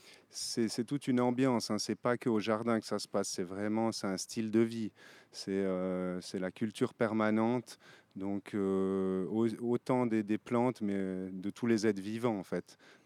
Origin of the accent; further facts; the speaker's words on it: Sierre, Valais, Switzerland; Alors, moi, je viens de Sierre, en Valais. Maintenant, j'habite sur le canton de Vaud, en montagne. Donc, j'ai passé le Rhône.